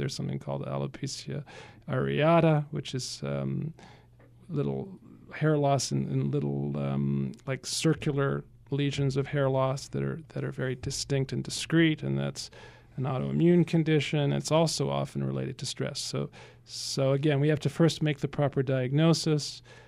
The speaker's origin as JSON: {"language": "English", "region": "Geneva", "country": "Switzerland", "tie": "born or raised there", "said": "my best childhood friend from Switzerland, I grew up in Geneva, Switzerland"}